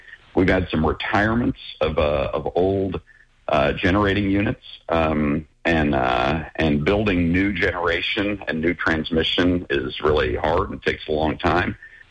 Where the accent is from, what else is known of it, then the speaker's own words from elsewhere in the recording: Missouri, United States; I grew up in Northwest Missouri, actually listening to one of your affiliate stations, KFEQ, in St. Joe, Missouri.